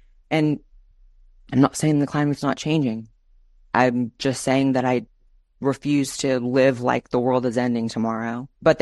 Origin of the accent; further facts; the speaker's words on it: United States; Growing up in the American education system, I remember being extremely young